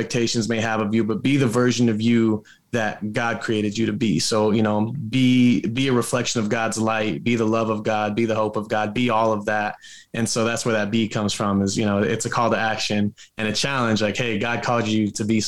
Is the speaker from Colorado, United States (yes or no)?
yes; Denver, Colorado, United States; also born or lived in Franklin, Tennessee; So I'm from Franklin, Tennessee, but originally I'm actually from Denver, Colorado. And so I grew up in church.